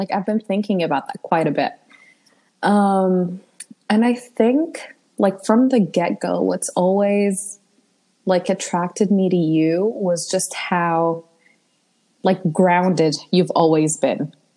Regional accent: Malaysia; accent: American; also born or lived in Lebanon; now in United Kingdom; do not be fooled by my fake American accent. I am not American. I can tell you that. I am Lebanese and I've lived almost my entire life in Malaysia, but I am now doing my master's in the UK.

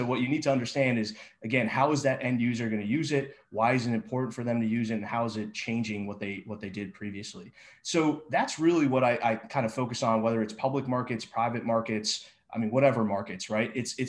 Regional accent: East Coast, United States; You know, I grew up on the East Coast.

